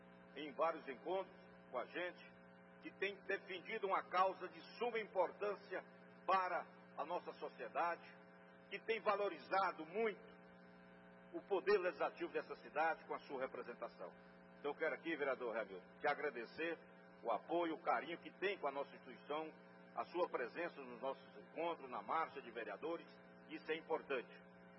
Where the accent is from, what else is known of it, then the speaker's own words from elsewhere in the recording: Uruaçu, Goiás, Brazil; Sou da cidade de Uruaçu, vizinha aqui de Anápolis. Passamos aqui toda semana, a 230 quilômetros, a nossa cidade, Uruaçu.